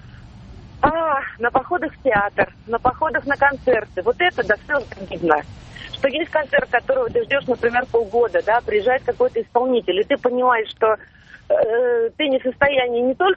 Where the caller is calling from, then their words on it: Kazan, Tatarstan, Russia; Город Казань